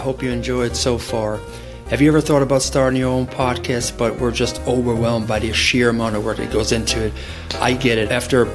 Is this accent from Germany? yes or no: yes; Germany; moved away as an adult; now in Tampa, United States; I came here from Germany at the age of 22, started work, and I had friends that I met at the gym